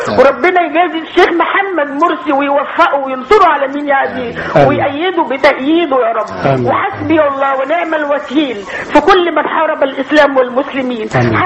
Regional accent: Egypt; أنا مصرية وست كبيرة وعشت أيام كثيرة

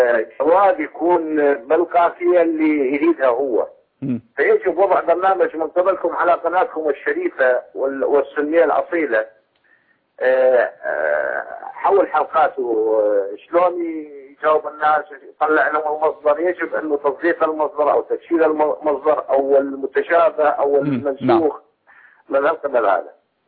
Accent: Iraq; مثل ما يقول عندنا بالعراق

